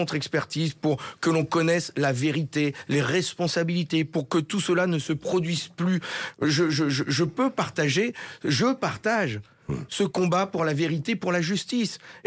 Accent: Hauts-de-France, France; Parce que quand on ferme l'usine

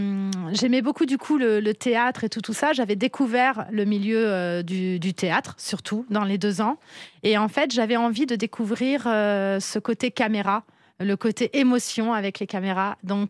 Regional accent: Saint-Gens, France; c'est vrai que j'ai grandi à Saint-Gens, entourée de nature, entourée d'animaux.

